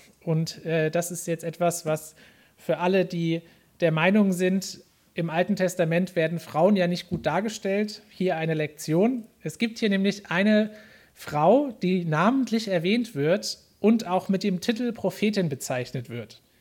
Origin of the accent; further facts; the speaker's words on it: Niederaula, Hesse, Germany; Ich bin selber eigentlich ein Kind, oder nicht eigentlich, bin ein Kind der Region. Ich komme ganz ursprünglich aus Niederaula, also kenne mich hier natürlich auch schon gut aus.